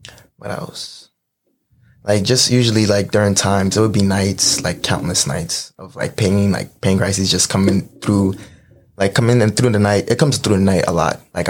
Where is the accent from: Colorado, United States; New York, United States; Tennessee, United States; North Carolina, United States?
New York, United States; Brooklyn; I'm from Brooklyn. I'm from Crown Heights, like raised in Crown Heights. Grew up in Sheepshead Bay.